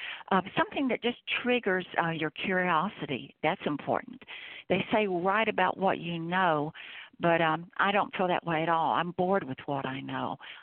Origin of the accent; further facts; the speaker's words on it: Deep South, United States; Well, Bennett, I'm from the Deep South.